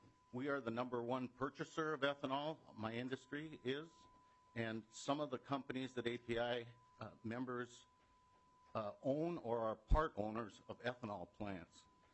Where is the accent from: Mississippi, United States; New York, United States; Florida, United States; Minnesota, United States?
Minnesota, United States; Grand Rapids; I'm from Grand Rapids originally.